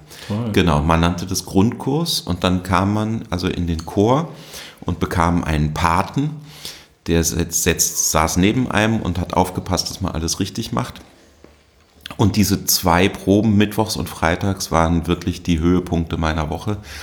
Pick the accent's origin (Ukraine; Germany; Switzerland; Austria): Germany; Lörrach, Baden-Württemberg; ich bin ja in Lörrach an der Schweizer Grenze aufgewachsen, war in Basel im Knabenchor zweimal die Woche